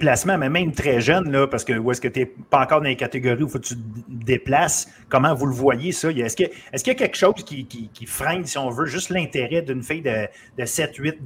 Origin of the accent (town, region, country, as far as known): Quebec, Canada